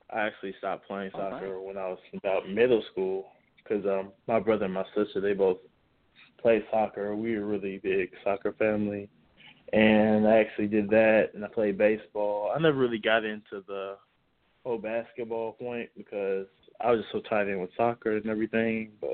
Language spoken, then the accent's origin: English; Kentucky, United States; I'm originally from Kentucky, so that's right across the river, so my family could come watch me play.